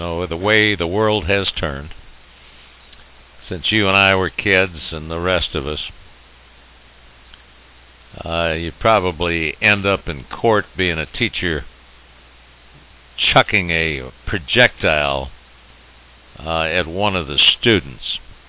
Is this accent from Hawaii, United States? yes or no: yes; Hilo, Hawaii, United States; born there; I was born in Hilo, Hawaii, which is the big island, and on the other side of the island was the Kona area.